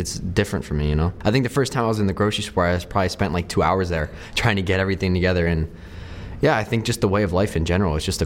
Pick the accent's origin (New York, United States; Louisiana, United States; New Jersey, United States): New Jersey, United States; Medford; I grew up in Medford, New Jersey, a pretty small town.